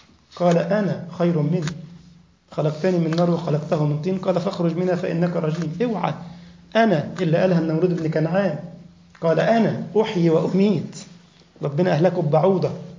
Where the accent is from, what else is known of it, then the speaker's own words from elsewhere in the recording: Egypt; ده كان أوتوبيس زمان عندنا في مصر له حتة اسمها إمبابة